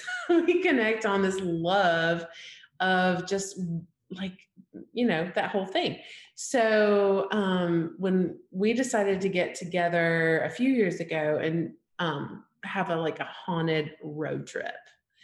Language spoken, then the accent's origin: English; Alabama, United States; Yes, in that I grew up in Alabama, small town, like 5,000 people.